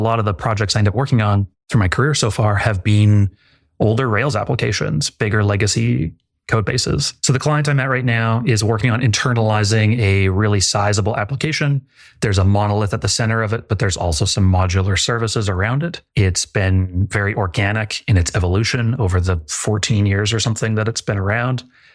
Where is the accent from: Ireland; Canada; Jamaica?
Canada; Calgary, Alberta; I am from Calgary, Alberta.